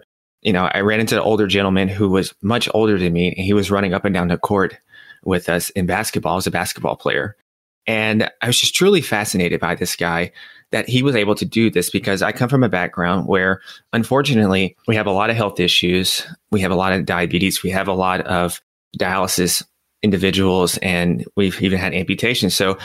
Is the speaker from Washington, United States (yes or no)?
no; Nashville, Tennessee, United States; because I'm from Nashville, Tennessee, and New York City. Those are two totally different places.